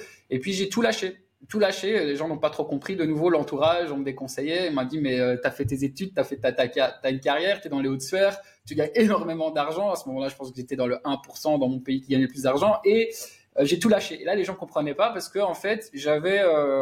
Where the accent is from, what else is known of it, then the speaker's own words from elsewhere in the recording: Brussels, Brussels-Capital Region, Belgium; moi, je suis de Belgique, de Bruxelles, et en Belgique, il faut parler le français et le néerlandais.